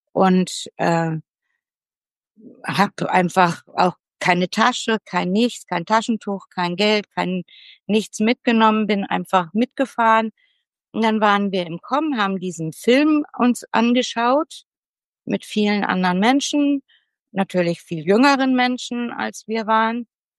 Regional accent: Solingen, North Rhine-Westphalia, Germany; born or raised there

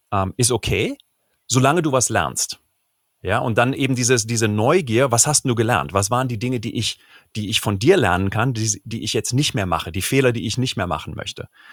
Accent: Cologne, North Rhine-Westphalia, Germany; Ich bin in Köln groß geworden

